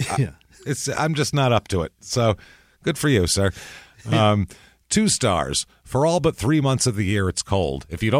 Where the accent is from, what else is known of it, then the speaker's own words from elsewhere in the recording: Northeast, United States; I'm from the Northeast. People drink a lot.